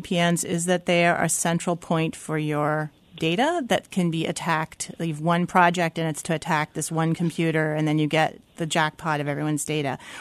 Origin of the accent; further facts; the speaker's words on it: Philadelphia, Pennsylvania, United States; And as a Philadelphian, you know, when you post your children's photos to Facebook